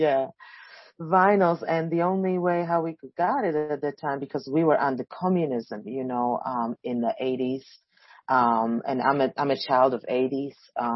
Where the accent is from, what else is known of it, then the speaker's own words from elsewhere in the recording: Mongolia; moved away as an adult; also born or lived in Slovakia; now in New York, United States; I am a Slovak jazz, world music, R&B and gospel singer, fusing all these genres. I was born in Slovakia, but when I was a small child, specifically 1 year old, I moved to Mongolia, and I grew up in Mongolian desert